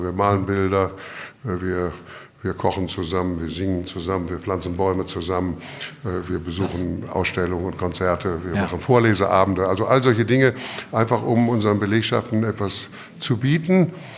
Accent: Essen, North Rhine-Westphalia, Germany; also ich bin ja im Ruhrgebiet geboren, wie vorhin gesagt wurde, in Essen auf der Kohle.

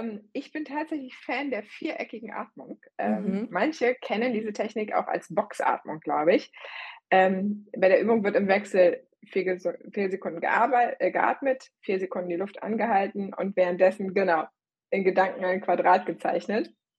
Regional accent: Berlin, Germany; Ich bin ja in Berlin auch geboren und aufgewachsen.

